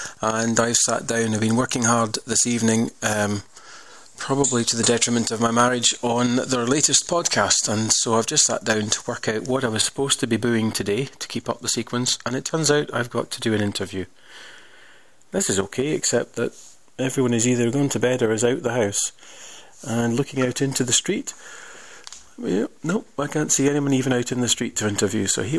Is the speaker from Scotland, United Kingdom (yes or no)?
yes; Scotland, United Kingdom; I'm Scottish. I speak quickly when I'm nervous.